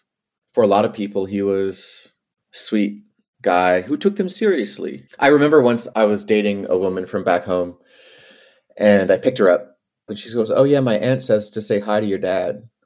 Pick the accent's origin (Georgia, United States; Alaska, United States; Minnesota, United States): Minnesota, United States; half Jewish, half Native, growing up in the Native community, growing up at Leech Lake Reservation. And honestly, you know, when I was a kid, I mean, I was so jealous of my friends in Bemidji and my friends with their Scandi parents.